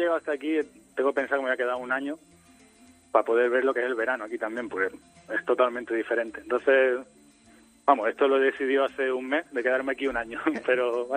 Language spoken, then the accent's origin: Spanish; Marbella, Andalusia, Spain; accent: Andalusian; moved away as an adult; now in Tromsø, Norway; Sí, soy de Marbella, mira, justo que decís Marbella.